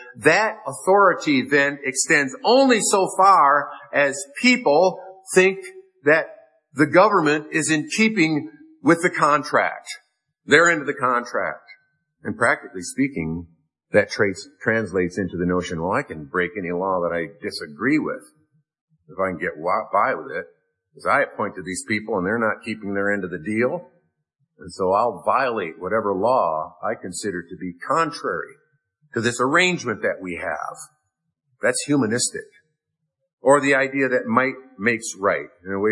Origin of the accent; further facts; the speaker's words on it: United States; Growing up in the States, you know, all the kids had to memorize Lincoln's Gettysburg Address at some point.